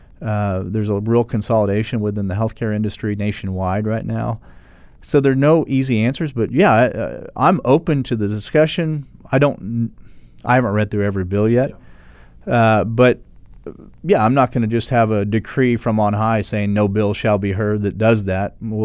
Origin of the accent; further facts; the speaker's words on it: Catoosa, Oklahoma, United States; I'm from Catoos, Oklahoma. Yeah. And I like to say that's rural Oklahoma.